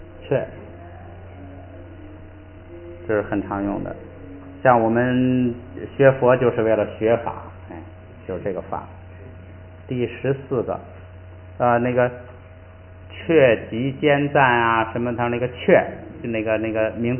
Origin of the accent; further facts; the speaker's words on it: Shandong, China; accent: Shandong; 跟咱们山东话那个说话的说差不多山东话说话就是说血